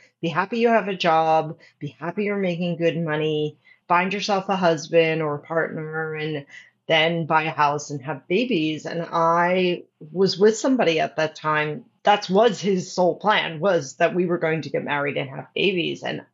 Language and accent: English; Bronx, New York, United States; Yeah, so I'm from the Bronx originally. My parents are from the Bronx.